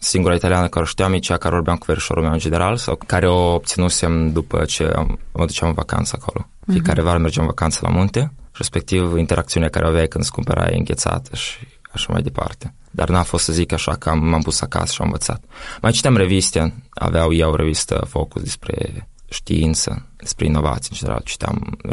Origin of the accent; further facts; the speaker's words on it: Moldova; Când ei știau că eu sunt din Moldova